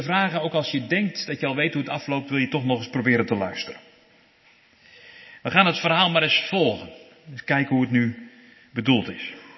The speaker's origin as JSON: {"language": "Dutch", "country": "Netherlands", "said": "Wij als Hollanders zeggen dan, als de wijn is in de man, is de wijsheid in de kan."}